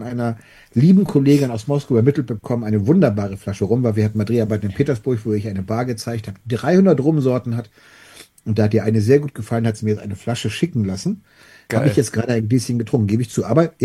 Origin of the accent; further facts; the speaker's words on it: Germany; Das Deutschland, wo ich groß geworden bin, gibt es nicht mehr.